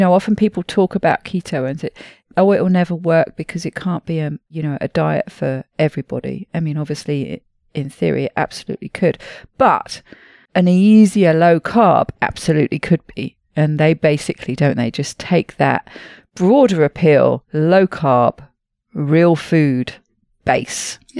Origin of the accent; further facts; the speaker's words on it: United Kingdom; Now, as a Brit, I spend most of the year complaining about the weather.